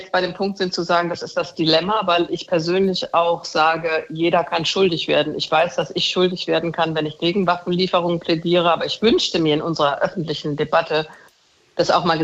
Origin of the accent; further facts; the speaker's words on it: Germany; Und ich als Deutsche werde überhaupt nichts sagen können, was die Ukraine zuzugestehen hat